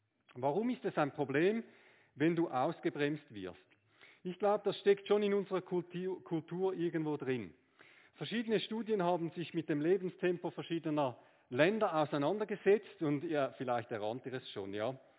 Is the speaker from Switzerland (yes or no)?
yes; Switzerland; Das ist unser liebstes Füllwort als Schweizer, schnell, oder?